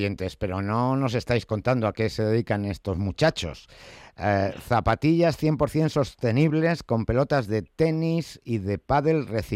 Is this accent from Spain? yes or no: yes; Madrid, Community of Madrid, Spain; los de Madrid somos como los de Bilbao, que nacemos donde nos da la gana